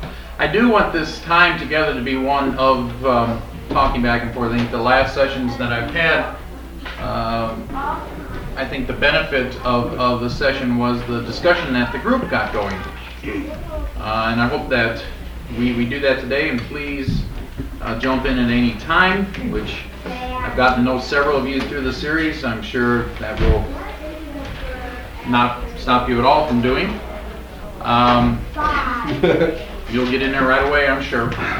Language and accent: English; Redmond, Washington, United States; I'm from Redmond, Washington, and I'm on the teaching staff here